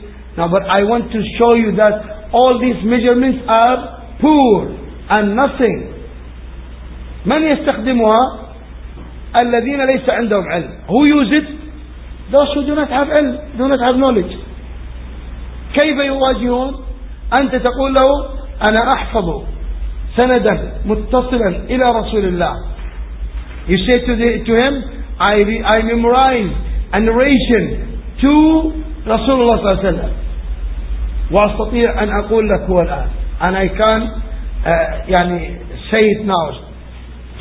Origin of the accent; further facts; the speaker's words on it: Saudi Arabia; هل تخميني أنا لأني قادم من السعودية؟ Is it my guessing because I'm coming from Saudi?